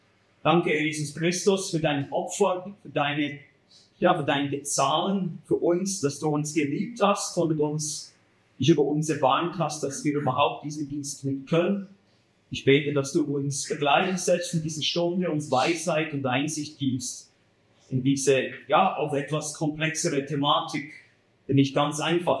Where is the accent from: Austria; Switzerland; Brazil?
Switzerland; now in Berlin, Germany; also ein französischer Name. Ich bin aus der Schweiz und ich wohne in Berlin.